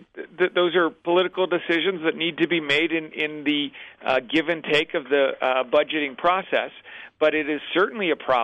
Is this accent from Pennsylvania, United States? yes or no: yes; Pennsylvania, United States; I recall growing up in Pennsylvania, we would go down to Maryland to buy clothes